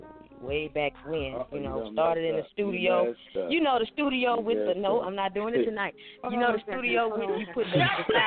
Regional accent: the South, United States; I'm an 80s baby, so I mean, you know, I capped it off around 99. I have a lot of artists. I'm from the South

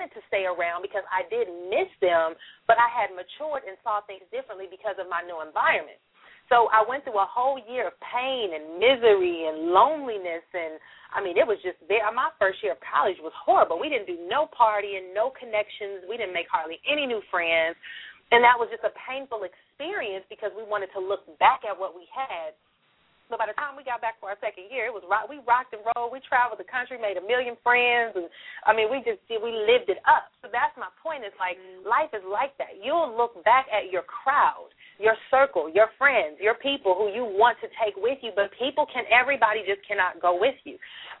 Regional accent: Los Angeles, California, United States; And, you know, we're from Los Angeles, so there's a million Cal States, Cal State LA, Cal State Fullerton.

